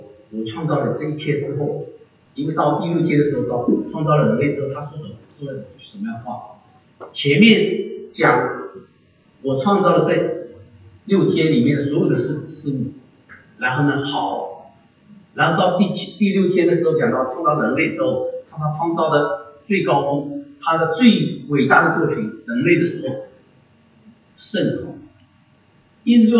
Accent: China; 甚至小的时候还我们在中国大陆长大说上帝根本就不存在

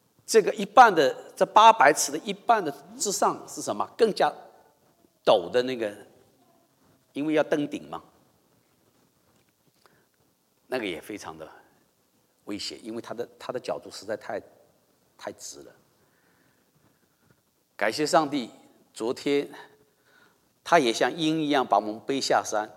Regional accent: China; now in United States; 我们是中国人，我们到了美国，今天我们成了基督徒，

